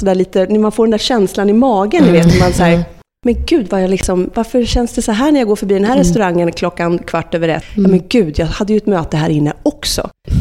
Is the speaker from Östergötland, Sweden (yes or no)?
yes; Norrköping, Östergötland, Sweden; faktum är att jag är från Norrköping